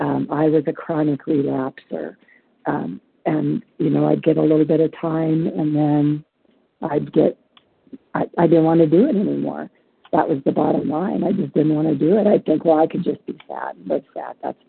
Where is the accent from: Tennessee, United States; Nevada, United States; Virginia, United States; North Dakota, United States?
Nevada, United States; I'm from Nevada, and I am gratefully recovered for today, but not cured.